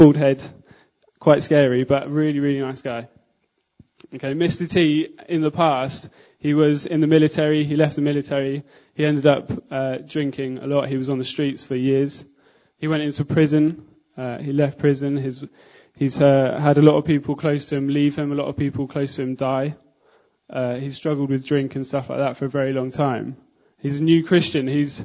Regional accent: East of England, United Kingdom; now in London, United Kingdom; So I was born in Norfolk, and that's where I've lived for most of my life. So I just moved to London, to Lee Green sort of area, Lewisham, in September.

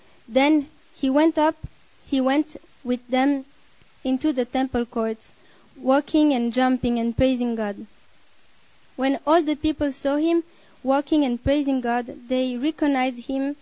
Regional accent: Switzerland; I'm from Switzerland.

